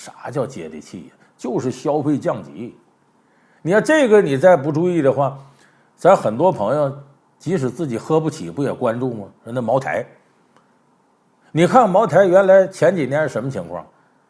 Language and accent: Chinese; Harbin, Heilongjiang, China; 我还记得就是我老家哈尔滨，冬天的时候很多南方朋友到那旅游去